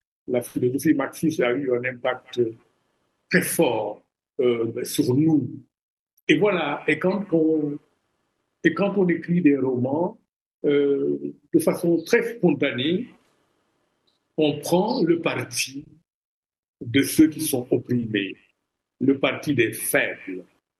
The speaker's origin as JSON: {"language": "French", "country": "Senegal", "said": "Moi-même, je suis sénégalais, j'écris en Wolof."}